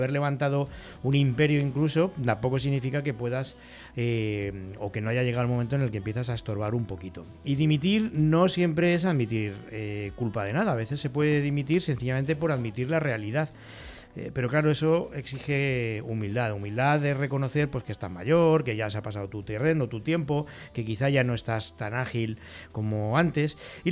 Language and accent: Spanish; Madrid, Community of Madrid, Spain; yo soy de Madrid y yo soy muy crítico